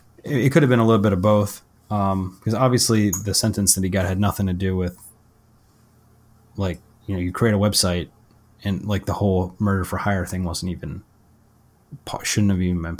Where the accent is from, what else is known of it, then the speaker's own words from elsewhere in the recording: Northeast, United States; growing up in the Northeast, you know, in the United States.